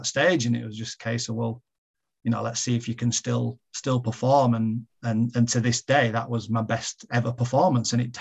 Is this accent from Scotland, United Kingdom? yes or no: no; Huddersfield, Yorkshire and the Humber, United Kingdom; I think making my debut for my hometown club and playing for Huddersfield Town was a huge occasion